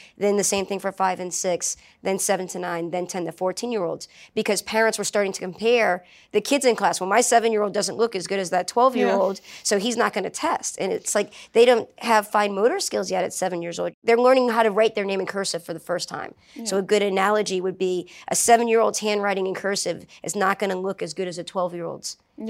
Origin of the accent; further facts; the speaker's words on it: New Orleans, Louisiana, United States; Well, I grew up in New Orleans.